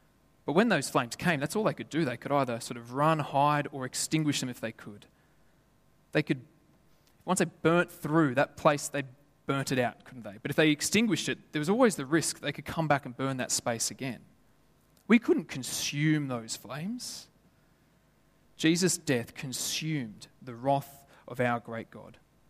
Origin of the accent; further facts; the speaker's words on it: Lithgow, New South Wales, Australia; Lithgow, where my hometown's from, there was fires in my street.